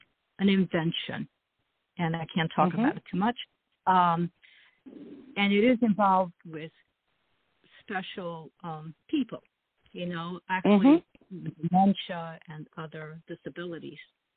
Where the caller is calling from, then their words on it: Red Bank, New Jersey, United States; I'm from New Jersey.